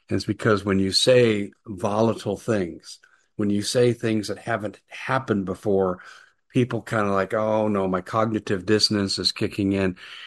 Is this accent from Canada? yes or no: no; Colorado, United States; And it's my home state. It's where I grew up in, and it just breaks my heart. So beautiful. So many things to do. The people were always so friendly.